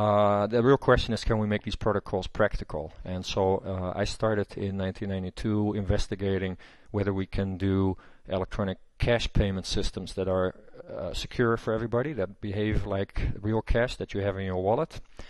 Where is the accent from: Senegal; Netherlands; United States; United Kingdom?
Netherlands; English is a second language; I started in 1992 in the Netherlands, which is my home country